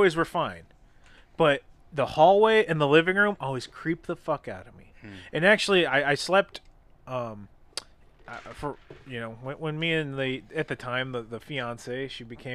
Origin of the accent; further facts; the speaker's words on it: Prescott, Arizona, United States; growing up in Arizona, all the ghost towns and stuff. We had Jerome, Arizona, full of. I grew up in Prescott.